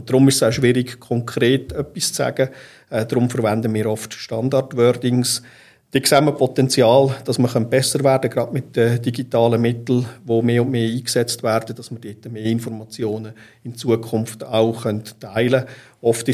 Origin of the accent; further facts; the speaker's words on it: Beromünster, Lucerne, Switzerland; Aufgewachsen bin ich im Raum Beromünster, dort hat es einen grossen Radiosender gehabt, auch der hat fasziniert.